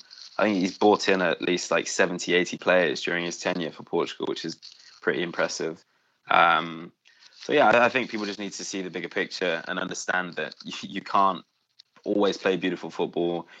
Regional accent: England, United Kingdom; born there; I was born in England

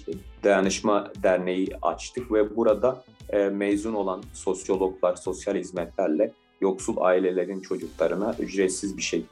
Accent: Diyarbakır, Diyarbakır Province, Turkey; Diyarbakır doğumluyum. Diyarbakır'da liseyi bitirdim.

